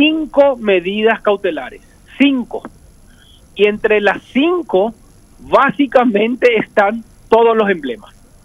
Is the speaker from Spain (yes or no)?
no; Asunción, Paraguay; Sí, yo soy de Asunción de todas.